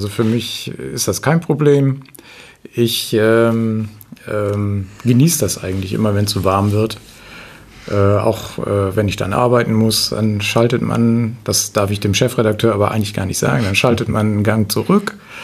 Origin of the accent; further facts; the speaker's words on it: Cuxhaven, Lower Saxony, Germany; Nein, das ist leider ganz falsch. Ich komme aus Cuxhaven.